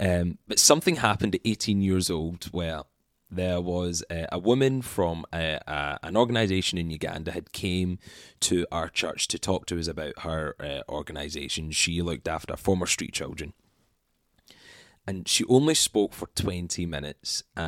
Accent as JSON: {"language": "English", "region": "Scotland", "country": "United Kingdom", "said": "So hello everyone. … I am from Scotland"}